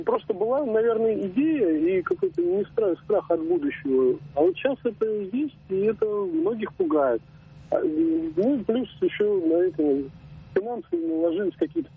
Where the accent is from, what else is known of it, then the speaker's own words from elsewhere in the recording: Moscow, Russia; Я из Москвы.